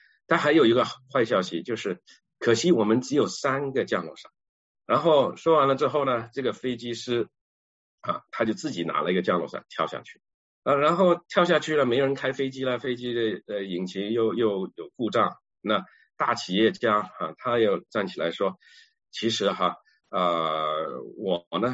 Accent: China; 我们都是中国人

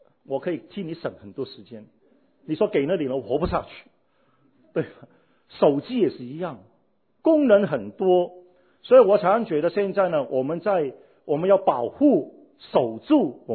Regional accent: Hong Kong; 因为我是在香港出生，她发给我呢就是说60年代的香港，我在香港嘛

